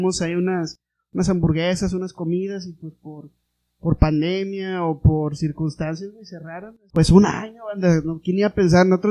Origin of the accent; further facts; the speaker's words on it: Mexico; Y en nuestro afán como típico mexicano, güey, de querer arreglar las cosas